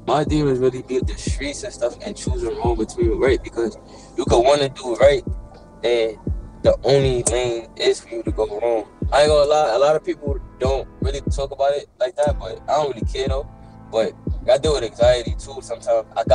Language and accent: English; New York City, New York, United States; I'm from East New York, too, so we come out.